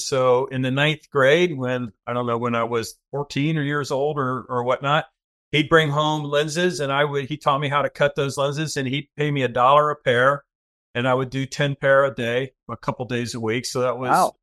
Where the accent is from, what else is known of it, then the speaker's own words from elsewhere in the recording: Florida, United States; So yeah, I was the oldest of five. I grew up in Central Florida.